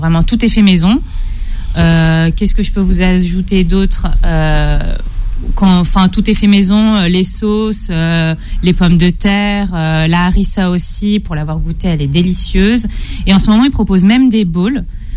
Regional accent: Paris, Île-de-France, France; Et j'aime Paris, oui, et je suis parisienne, voilà.

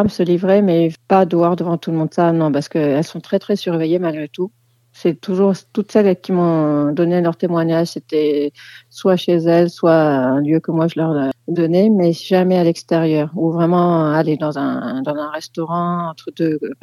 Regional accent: France; Moi, oui, en tant que Française

